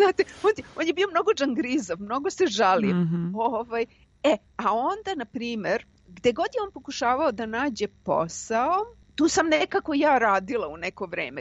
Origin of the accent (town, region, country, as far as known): Belgrade, Serbia; moved away as an adult; now in United Kingdom